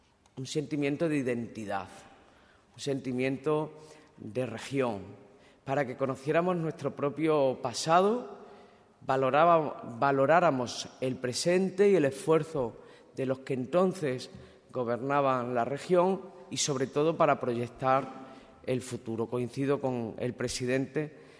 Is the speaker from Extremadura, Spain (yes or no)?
yes; Extremadura, Spain; seguir reivindicando la autoestima desde Extremadura como extremeño.